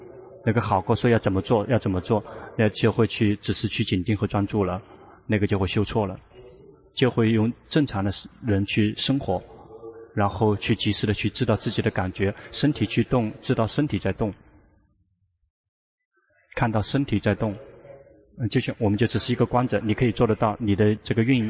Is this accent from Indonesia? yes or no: no; Thailand; Chinese is a second language; 中国人跟泰国人不同，我们泰国人拿到话筒害怕，就会紧张